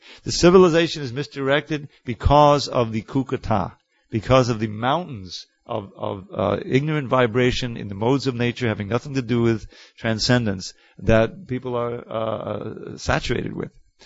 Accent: New York City, New York, United States; I grew up in New York City. I was going to the museums.

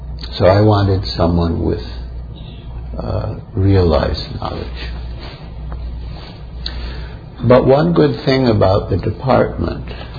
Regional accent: Illinois, United States; My best friend from when I was growing up on the North Shore of Chicago.

